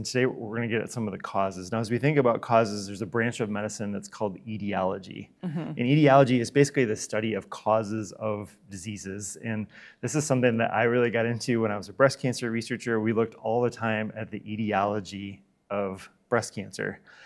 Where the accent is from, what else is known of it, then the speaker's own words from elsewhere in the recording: Michigan, United States; I'm from West Michigan. I'm Dutch. I grew up in the Christian Reformed.